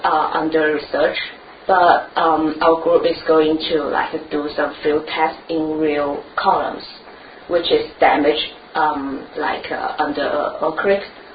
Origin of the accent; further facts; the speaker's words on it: South China, China; English is a second language; I'm from China, and from a small town in the South China, which is close to Hong Kong.